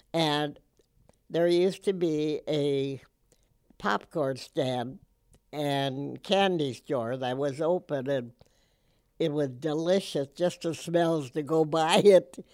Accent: Superior, Wisconsin, United States; It was a nice, safe place to grow up in. And at that time, we had quite a few Jewish families here so that we didn't have to go to Duluth, you know, for all our friends.

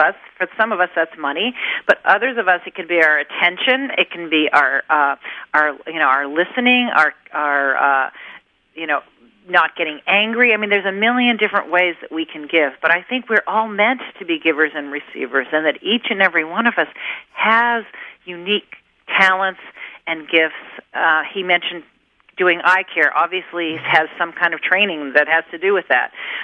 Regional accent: Eastern United States, United States; now in San Francisco, United States; I grew up in the East, so I am.

